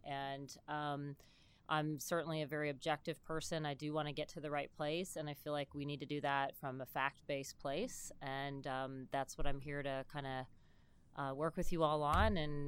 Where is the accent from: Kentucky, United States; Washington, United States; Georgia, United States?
Kentucky, United States; also born or lived in New York / Oregon / France / Italy; I'm from Kentucky originally. I'm not from the Illinois area, which seems to be an outlier, maybe. I've lived literally all over the world. I've lived in New York, Oregon, France, Italy, and China.